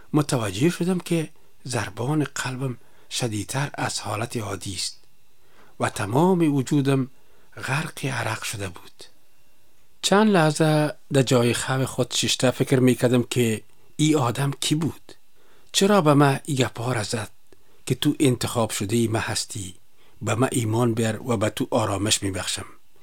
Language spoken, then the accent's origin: Persian; Kabul, Afghanistan; moved away; در شهر کابل تولد و بزرگ شدیم.